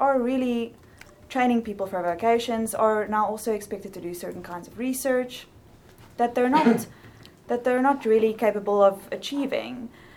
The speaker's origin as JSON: {"language": "English", "country": "South Africa", "said": "because I'm from South Africa."}